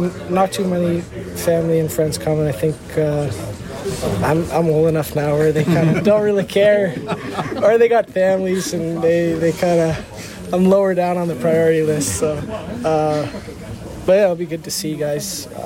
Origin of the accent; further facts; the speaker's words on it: Toronto, Ontario, Canada; I think growing up in Toronto, I may have touched on that earlier in my time here, but being in Toronto, you're so close